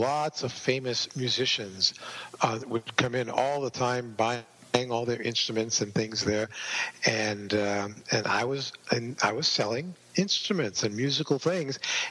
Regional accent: New Hampshire, United States; Growing up in New Hampshire, I grew up not far from where the famous Betty and Barney Hill UFO abduction case took place.

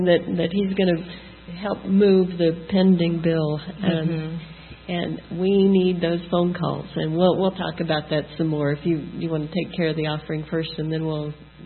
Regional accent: Hutchinson, Kansas, United States; I come from Hutchinson, Kansas, and that community has the Hispanics.

